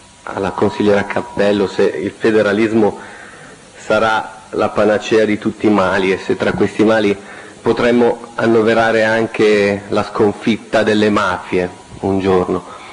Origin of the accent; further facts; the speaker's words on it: Calabria, Italy; essendo calabrese